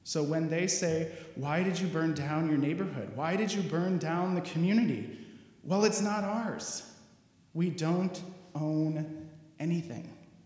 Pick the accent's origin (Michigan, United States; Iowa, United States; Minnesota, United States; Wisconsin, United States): Minnesota, United States; Minneapolis; Minneapolis is my hometown, and it's again waiting in fear and in hope for the outcome of this trial.